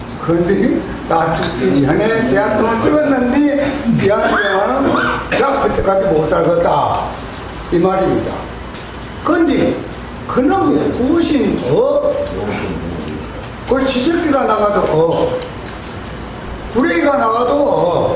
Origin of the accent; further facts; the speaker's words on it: Baeksu, South Jeolla, South Korea; born there; 나는 이렇게 생각하고 막 우리 백수에서 태어난 것이 가장 영광스럽고 본인이 못 났어도 좋은 것이다 나는 항상 자랑하고 싶어.